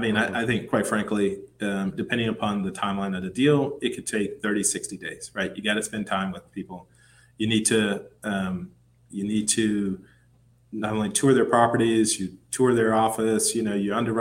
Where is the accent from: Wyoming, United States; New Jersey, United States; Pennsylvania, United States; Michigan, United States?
Michigan, United States; I'm from the Midwest, I'm from Michigan.